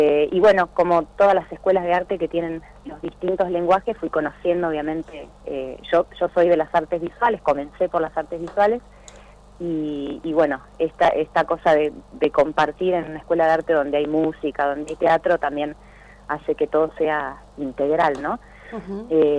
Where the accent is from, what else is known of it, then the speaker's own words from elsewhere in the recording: Comodoro Rivadavia, Chubut, Argentina; yo soy de Comodoro Rivadavia, pero en este momento estoy en Tierra del Fuego, en Río Grande